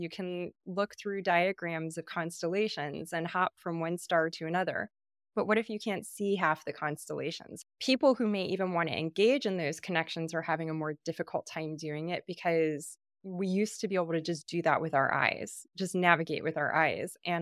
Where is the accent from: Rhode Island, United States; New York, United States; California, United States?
California, United States; Los Angeles; I grew up in Los Angeles next to the 10 freeway, and we could see the moon and maybe Venus and not a lot else